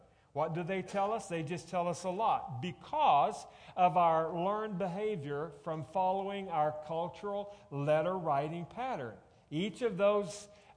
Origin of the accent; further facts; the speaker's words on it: Arkansas, United States; I heard just recently that in my home state of Arkansas, there's not a single school today that teaches cursive writing to their students.